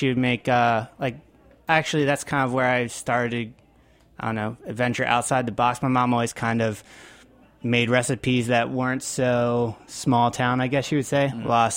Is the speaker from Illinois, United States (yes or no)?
no; Pennsylvania, United States; I'm from South Central Pennsylvania, York County, just kind of a pretty small rural town that, you know, no one would know of, so.